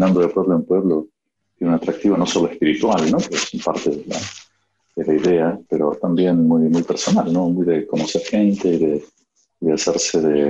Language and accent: Spanish; Argentina; moved away; Uno se vuelve, hace 32 años me fui de Argentina.